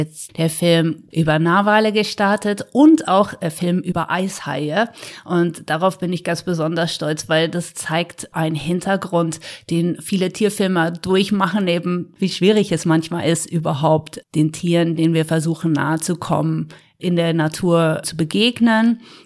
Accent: North Sea coast, Germany; Aber ich bin an der Nordsee aufgewachsen, dort, wo es viel Strömung und Wellen gibt

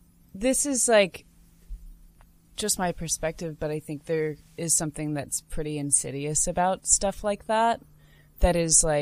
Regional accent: United States; and like as an American and as a woman doing this song

